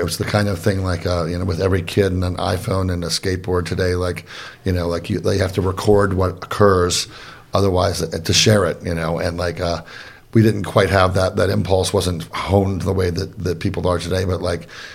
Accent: Kent, Ohio, United States; I grew up in Kent, Ohio. It's a small college town in northeastern Ohio, kind of in the middle of the suburbs.

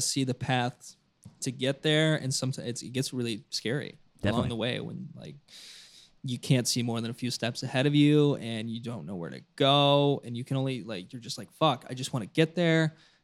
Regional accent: Toledo, Ohio, United States; every time I go anywhere else in the country, right, and I say that I'm from Toledo.

